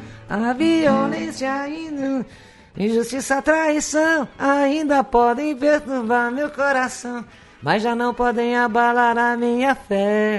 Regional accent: Brazil; Não, eu falava, legal, sou brasileiro, e aí, beleza?

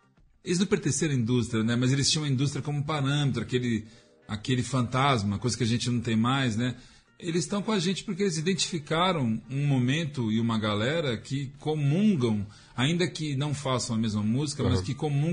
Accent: São Paulo, Brazil; Eu, enquanto paulista, eu queria fazer turnê nacional.

